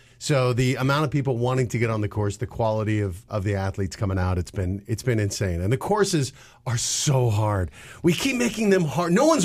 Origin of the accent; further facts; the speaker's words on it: Colorado, United States; I'll order like a Coors Light because I'm from Colorado and I like piss water.